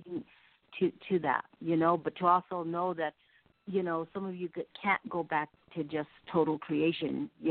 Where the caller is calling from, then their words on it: California, United States; I'm calling from California.